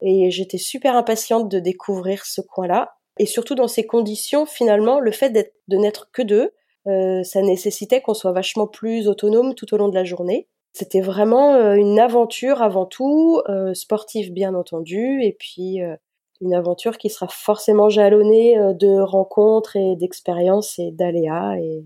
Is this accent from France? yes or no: yes; Nantes, Pays de la Loire, France; j'ai 41 ans. Je suis nantaise, je vis toujours dans la région nantaise. J'ai eu l'occasion de vadrouiller à certaines périodes de ma vie, mais je suis revenue dans ma région natale il y a maintenant une dizaine d'années environ.